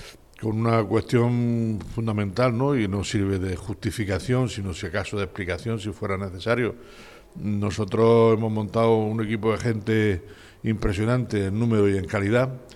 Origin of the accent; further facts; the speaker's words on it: Region of Murcia, Spain; Nosotros, la gente de la huerta, como yo, por ejemplo, me siento y soy